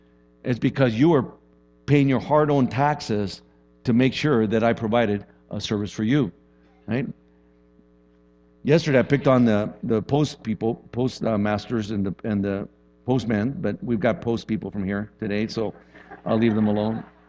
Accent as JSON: {"language": "English", "region": "Texas", "country": "United States", "tie": "born or raised there", "said": "I grew up in Texas, so I'm a Dallas fan, right?"}